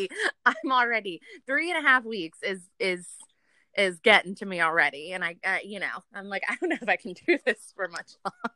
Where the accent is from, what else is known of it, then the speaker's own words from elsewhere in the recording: New Orleans, Louisiana, United States; which I don't know how I grew up in New Orleans, but I love Jazz Fest